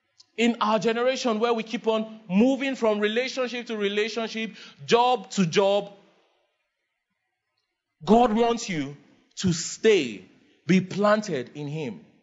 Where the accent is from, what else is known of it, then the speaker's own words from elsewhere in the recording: Makurdi, Benue, Nigeria; But I grew up in Makurdi. No, sorry, Sorry. Not joke. Sorry, Makurdi boy.